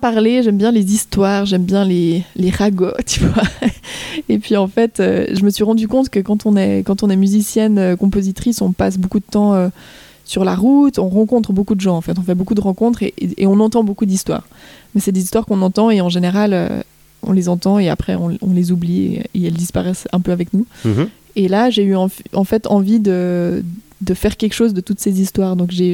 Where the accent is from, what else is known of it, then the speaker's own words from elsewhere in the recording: Fribourg, Switzerland; Donc moi je viens de Fribourg. Et c'est vrai qu'à Fribourg, on a une tradition chorale assez forte.